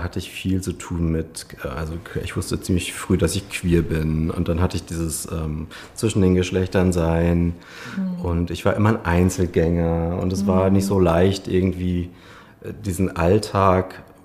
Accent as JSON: {"language": "German", "town": "Paderborn", "region": "North Rhine-Westphalia", "country": "Germany", "tie": "born or raised there", "said": "Genau, ich komme aus Paderborn. Aber nicht aus der Stadt, sondern nochmal 25 Kilometer weiter Richtung Sauerland schon fast, Westfalen."}